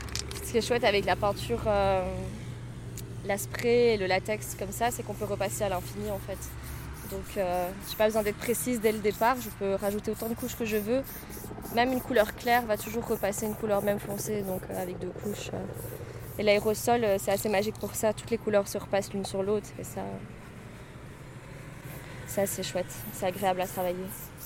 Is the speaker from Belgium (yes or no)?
yes; Brussels, Belgium; Je suis originaire de Bruxelles, j'ai 27 ans